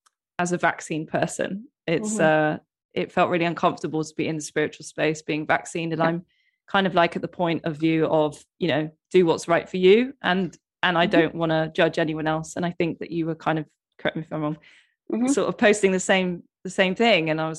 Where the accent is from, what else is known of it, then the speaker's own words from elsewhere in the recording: United Kingdom; because being British as well